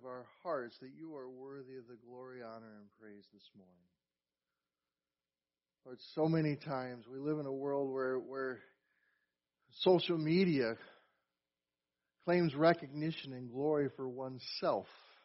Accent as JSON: {"language": "English", "country": "United States", "said": "being an American, living in the United States, we take that for granted."}